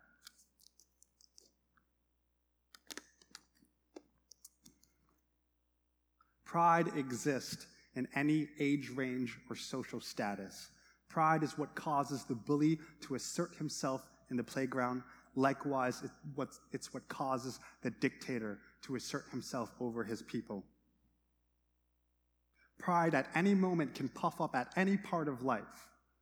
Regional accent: Canada; I'm Canadian. All I do is say sorry.

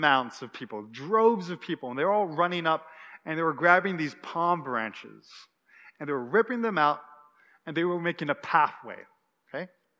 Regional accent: Canada; I'm a Canadian. I live in a democracy

